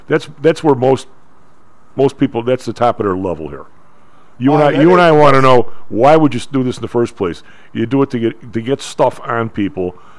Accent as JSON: {"language": "English", "region": "Illinois", "country": "United States", "said": "I'm from Illinois. I never knew the name."}